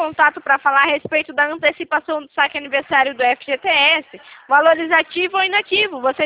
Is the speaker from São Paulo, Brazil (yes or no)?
yes; Itatiba, São Paulo, Brazil; Eu sou de Itatiba, São Paulo.